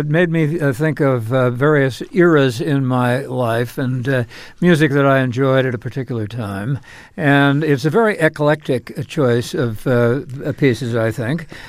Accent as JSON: {"language": "English", "region": "California", "country": "United States", "also_born_or_lived": "Washington, D.C.", "said": "when I first went to Washington, D.C., I moved there from California"}